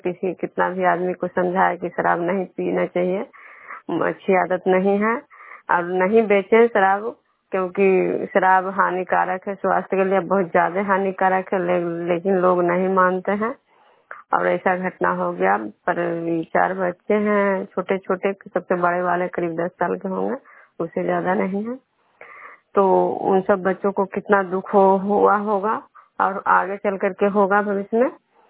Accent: Vishnupur, Bihar, India

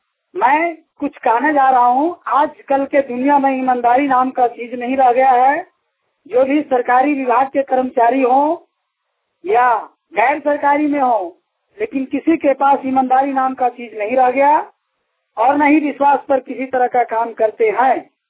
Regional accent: Dhanwar, Jharkhand, India; ग्राम कारुडी, post ओरखार, थाना धनवार, जिला गिरिडीह, पंचायत गिरिडीह के रहने वाला हूँ।

